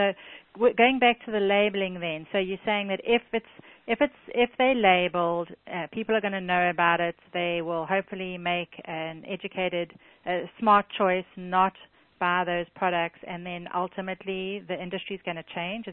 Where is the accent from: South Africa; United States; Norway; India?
South Africa; I'm from South Africa, and I was recently there in the summer